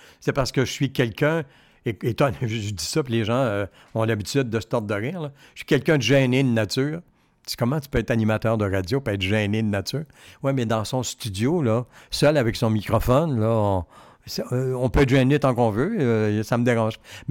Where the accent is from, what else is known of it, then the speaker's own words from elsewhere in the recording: Montreal, Quebec, Canada; born there; Né à Montréal, sur Saint-Denis, à deux portes de chez Clermont Motors.